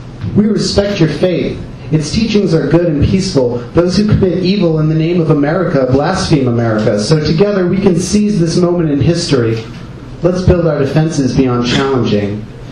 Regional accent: Philadelphia, Pennsylvania, United States; We're the New Philadelphia Poets. We're up here from Philadelphia, reading in New York.

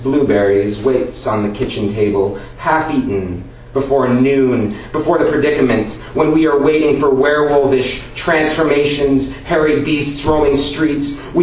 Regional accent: Philadelphia, Pennsylvania, United States; we are from Philadelphia, various parts

